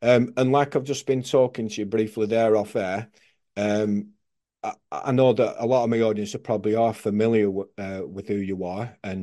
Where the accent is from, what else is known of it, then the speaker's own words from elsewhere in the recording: England, United Kingdom; as I'm from England